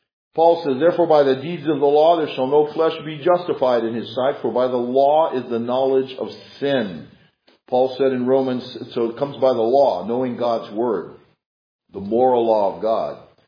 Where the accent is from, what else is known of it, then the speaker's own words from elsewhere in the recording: California, United States; Again, I'm from California, so I've had to put up with some of this stuff.